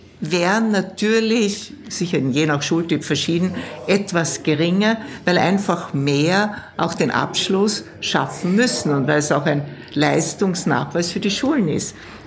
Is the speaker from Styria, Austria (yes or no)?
yes; Styria, Austria; Ich komme ja aus der Weststeiermark